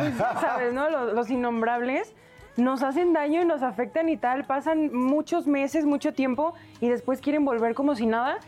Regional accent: Mexico; Ya nos definen como mexicanos.

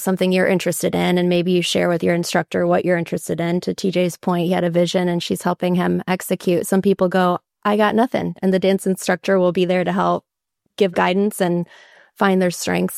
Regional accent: Costa Rica; So I grew up in Costa Rica. I felt like I had to pay homage to my upbringing.

